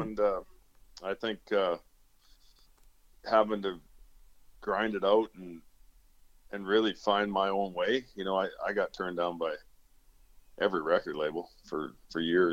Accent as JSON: {"language": "English", "region": "Alberta", "country": "Canada", "tie": "born or raised there", "also_born_or_lived": "Australia", "said": "I was born in Australia. A lot of people don't know that, but my mom and dad divorced when I was five, and I moved back to Alberta, and I was raised on a Western lifestyle type, you know, type upbringing"}